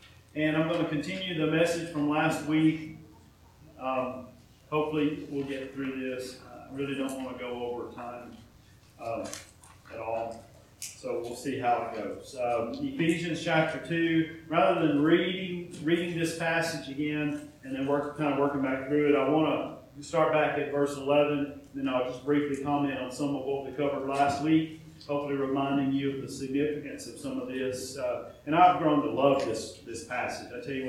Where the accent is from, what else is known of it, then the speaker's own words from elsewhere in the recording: Bible Belt, United States; We grew up in the Bible Belt. A lot of us did. I know there's probably folks that didn't. But we grew up knowing about the gospel and knowing, going to church, many of us raised in church